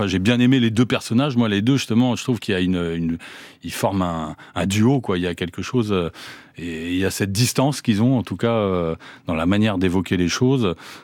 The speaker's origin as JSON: {"language": "French", "country": "Mali", "tie": "born or raised there", "said": "J'ai grandi, ouais, au Mali, ouais, tout à fait"}